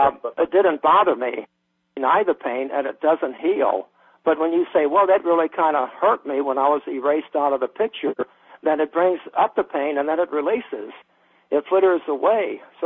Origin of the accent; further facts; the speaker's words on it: New York, United States; I'm from New York.